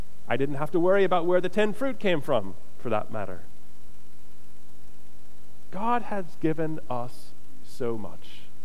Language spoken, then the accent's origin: English; Florida, United States; I grew up at the beach. I grew up in Florida. I grew up at Florida and the beach, and there were not many farms nearby to where I grew up.